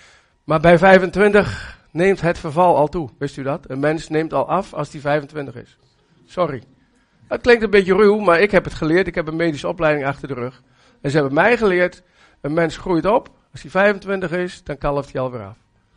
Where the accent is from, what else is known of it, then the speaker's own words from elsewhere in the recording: Oldebroek, Gelderland, Netherlands; Ik kom uit Oldebroek.